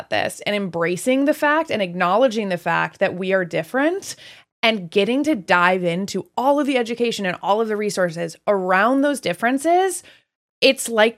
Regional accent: Wisconsin, United States; now in Los Angeles, United States; I am 34 years old. I am originally from Wisconsin, and I now live in Los Angeles, California

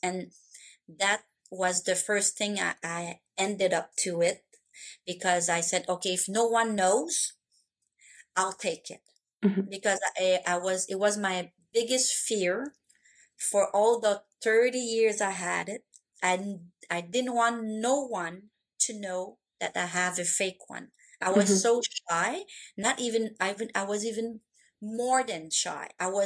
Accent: Quebec, Canada; English is a second language; I'm from Quebec, Canada. I'm in the French part of the Canada.

